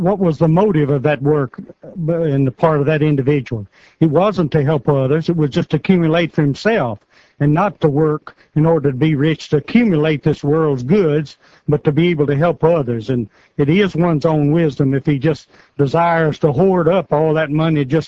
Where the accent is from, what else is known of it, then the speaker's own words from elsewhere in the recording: Tennessee, United States; from Culloca, Tennessee